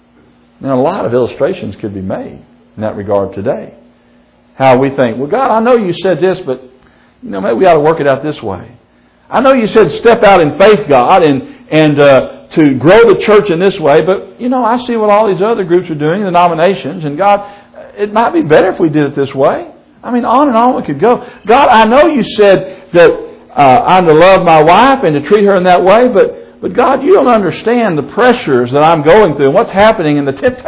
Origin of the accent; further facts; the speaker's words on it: United States; Now, I'm an American through and through, and I love this country of ours.